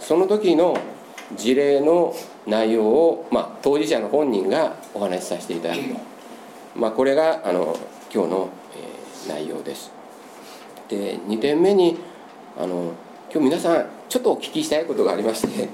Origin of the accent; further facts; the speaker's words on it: Ube, Yamaguchi, Japan; also born or lived in Shimane / Matsuyama / Tokyo / Nagoya; 生まれは島根県です。で、育ちはもう島根県は3ヶ月ぐらいいて、育ちはもうずっと宇部市です。で、学生時代も松山の方におりまして、で、あとはずっと20年間転勤族で東京、名古屋、広島、大阪というところを